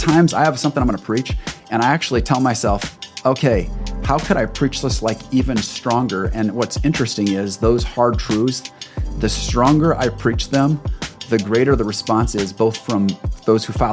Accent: Fort Wayne, Indiana, United States; Yeah, I grew up in Fort Wayne, Indiana.

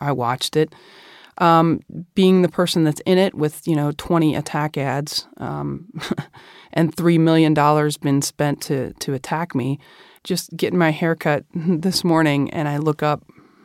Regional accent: United States; And the 2016 elections were what fundamentally changed me as a Marine Corps officer, but also as an American.

